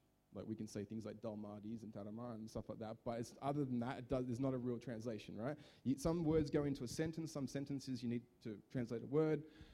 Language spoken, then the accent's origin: English; Liverpool, New South Wales, Australia; Forgive me, I'm an Aussie from Liverpool. I obviously don't speak Greek